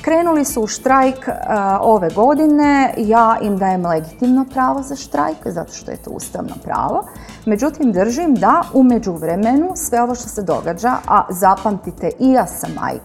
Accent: Croatia; pogotovo kod nas u Hrvatskoj, na vrlo umjetan način

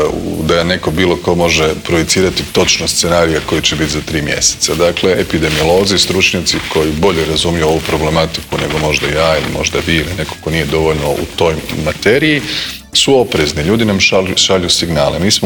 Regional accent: Zagreb, City of Zagreb, Croatia; i kao rođeni Zagrepčanin i kao čovjek koji je već nosio listu tamo

